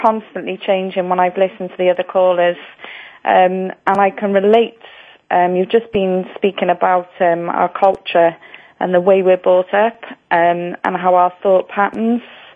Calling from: Wales, United Kingdom; I'm calling from the UK.

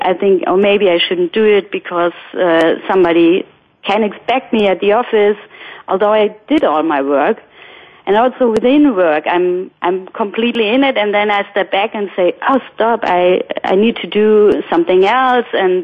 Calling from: Hamburg, Germany; I'm calling in from Hamburg in Germany

